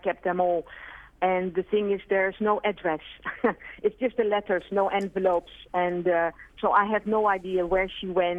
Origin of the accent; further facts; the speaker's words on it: Amsterdam, North Holland, Netherlands; first language Dutch; English is a second language; I grew up in Holland, speaking Dutch with Dutch parents whom I didn't look like